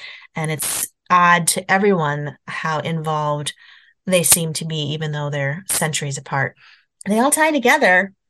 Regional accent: Midwest, United States; growing up in the Midwest myself, growing up in farmland and woods and cornfields, I used to play hide and seek in the cornfields when I was a kid.

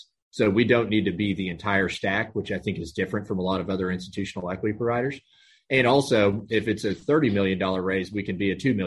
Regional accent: Amarillo, Texas, United States; now in Houston, United States; based here in Houston, Texas. Born and raised in North Texas, up in Amarillo, went to school, University of Texas in Austin.

